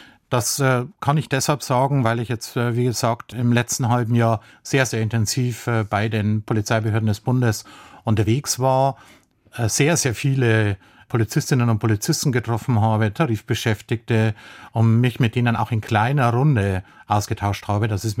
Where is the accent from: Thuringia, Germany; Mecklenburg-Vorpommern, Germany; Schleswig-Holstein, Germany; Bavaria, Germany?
Bavaria, Germany; Da, wo ich herkomme, aus Bayern